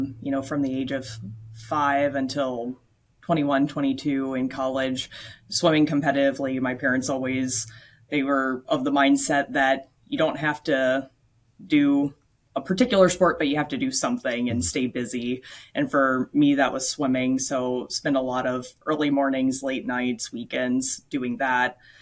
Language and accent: English; South Carolina, United States; also born or lived in Boston; now in California, United States; So I grew up in South Carolina, was born and raised there, went to school there at the University of South Carolina.